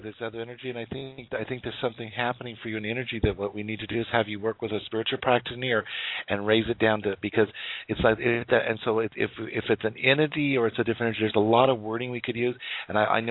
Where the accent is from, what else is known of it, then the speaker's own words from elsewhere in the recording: United States; Now, and I am Native American.